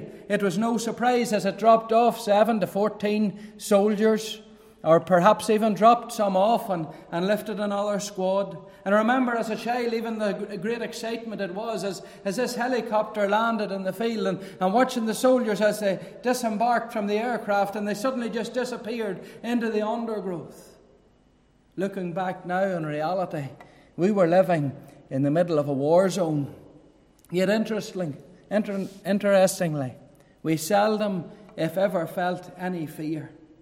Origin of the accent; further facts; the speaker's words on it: Corkley, Northern Ireland, United Kingdom; my mind goes back to my childhood days, how I was born there in South Armagh in the townland of Corkley, just about a mile from the border with the Republic of Ireland